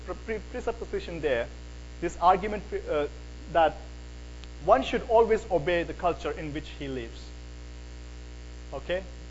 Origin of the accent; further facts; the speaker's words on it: India; I come from India, and in India, before 1850